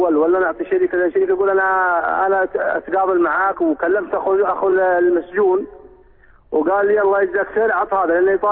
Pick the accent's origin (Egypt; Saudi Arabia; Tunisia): Saudi Arabia; أنا سعودي طبعا